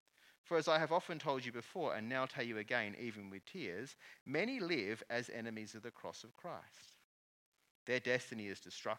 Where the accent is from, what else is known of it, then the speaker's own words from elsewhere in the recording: Australia; also born or lived in New Zealand; most of you know that I was born in New Zealand, not here in Australia. I moved to Australia in the early 1980s when I was a small child.